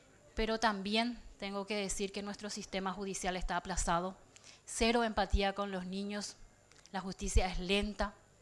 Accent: Paraguay; que sigamos como paraguayos luchando por la plena felicidad de ellos.

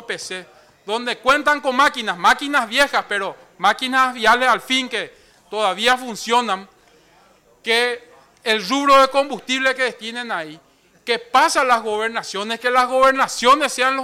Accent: Guairá, Paraguay; la gente del interior normalmente estamos olvidados. Somos tan paraguayos como los asuncenos, como los centralinos

